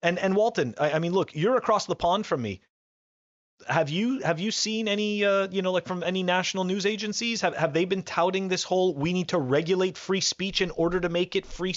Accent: Canada; And for the people who don't know, I'm originally from Canada.

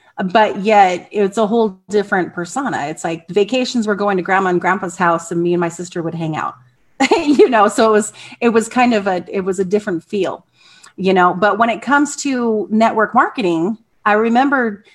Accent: Big Bear Lake, California, United States; we had a hardware store and a boat landing growing up. I grew up in Northern California or Southern California in Big Bear Lake.

